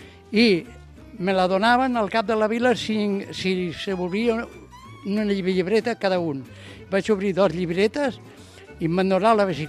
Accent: Aragon, Spain; moved away; Jo vaig venir de la província de Huesca.

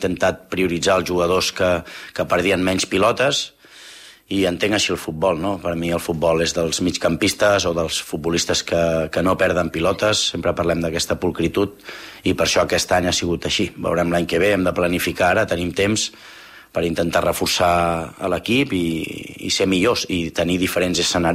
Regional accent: Catalonia, Spain; suposo que així som els catalans

